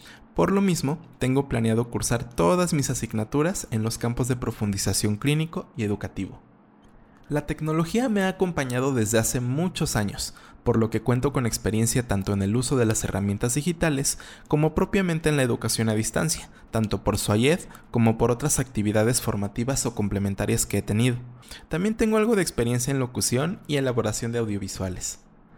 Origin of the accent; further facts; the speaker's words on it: Mexico; Tengo 33 años, soy mexicano, soltero y vivo en la Ciudad de México, en la alcaldía Benito Juárez.